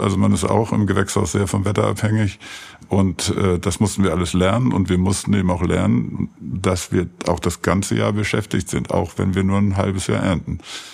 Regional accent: Quickborn, Schleswig-Holstein, Germany; Ich bin in Quickborn, da bei Hamburg groß geworden.

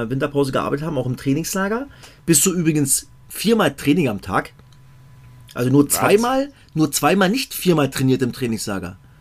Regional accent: Merzdorf, Brandenburg, Germany; Aus meinem Heimatdorf Merzdorf, aus Cottbus.

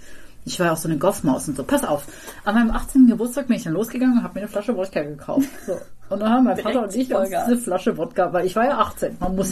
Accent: Baden-Württemberg, Germany; Ich war 11 oder 12 und ich bin ja im Schwarzwald groß geworden.

